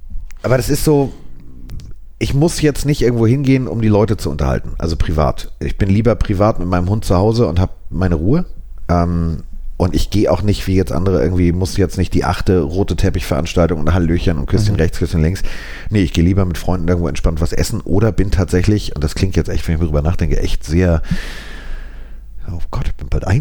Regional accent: Hamburg, Germany; also ich bin ja Hamburger und somit auch HSV-Fan.

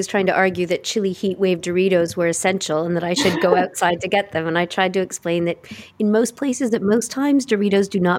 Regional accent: Canada; as a Canadian

